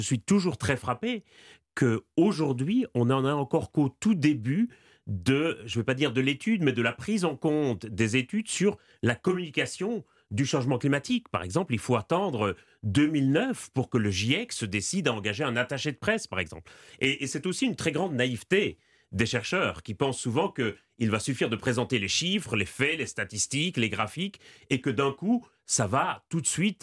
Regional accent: Belgium; je suis frappé, en tant que Belge, d'entendre souvent la France se proclamer championne du monde de l'écologie

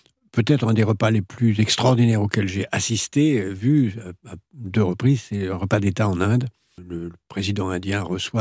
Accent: Algeria; born there; En Algérie, oui. Je suis né en Algérie.

